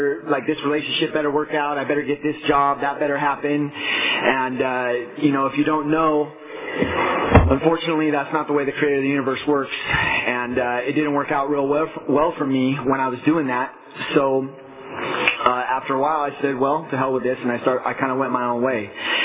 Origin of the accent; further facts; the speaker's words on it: Fresno, California, United States; My story is that I grew up over here in Fresno.